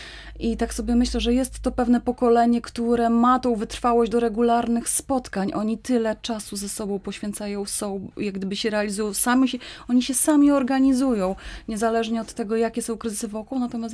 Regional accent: Rzeszów, Subcarpathian Voivodeship, Poland; jako rodowita rzeszowianka, żyjąca przez wiele lat w odległości raptem 15 kilometrów od Łańcuta

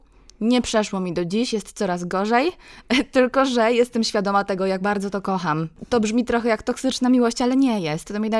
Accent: Łańcut, Subcarpathian Voivodeship, Poland; Tak, pochodzę z Łańcuta konkretnie, chociaż Rzeszów to też jest moje miasto, moje mówię w cudzysłowie.

